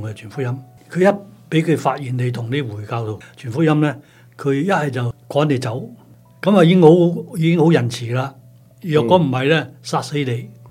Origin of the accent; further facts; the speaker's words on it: Hong Kong; 咁我哋香港人去咧，居然能夠好落力，亦好精神咁樣去去做嘢喎。